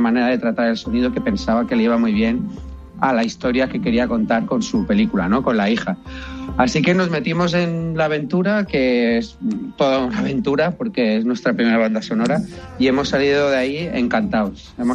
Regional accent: Alicante, Valencian Community, Spain; now in Madrid, Spain; yo soy de Alicante, pero vivo en Madrid desde hace muchos años

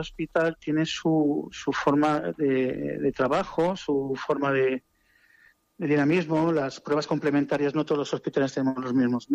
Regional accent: Benigànim, Valencian Community, Spain; Es que soy de pueblo, soy de Benigani y de la provincia de Valencia.

